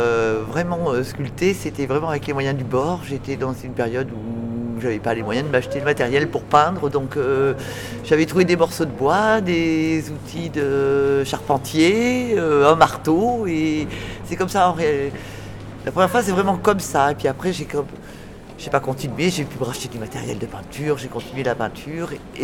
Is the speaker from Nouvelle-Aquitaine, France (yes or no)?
yes; Nouvelle-Aquitaine, France; Je suis de Creuse.